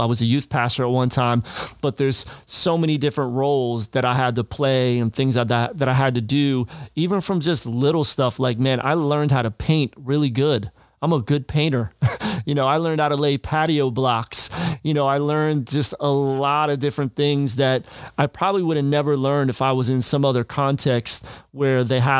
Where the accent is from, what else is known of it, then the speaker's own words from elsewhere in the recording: Amsterdam, North Holland, Netherlands; I'm a missionary from Amsterdam. I'm all the way here.